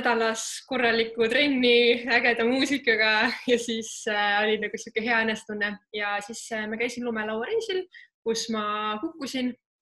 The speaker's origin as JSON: {"language": "Estonian", "town": "Tartu", "region": "Tartu County", "country": "Estonia", "tie": "born or raised there", "also_born_or_lived": "Kuremaa", "said": "Ma tulen tegelikult päris lapsepõlves elasime Kuremaal, aga üldiselt pean ma ennast pigem tartlaseks, et ma olen Tartus käinud koolis, ülikoolis, seal sellised noorema eluaastat elanud"}